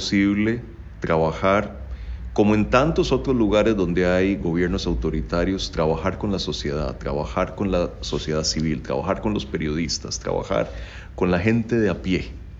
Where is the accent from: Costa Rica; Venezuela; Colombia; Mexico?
Costa Rica; con los que yo crecí en Costa Rica.